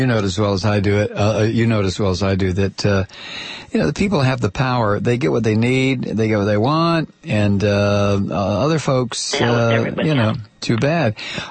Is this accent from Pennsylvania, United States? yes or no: no; Toledo, Ohio, United States; I'm from Toledo, as you know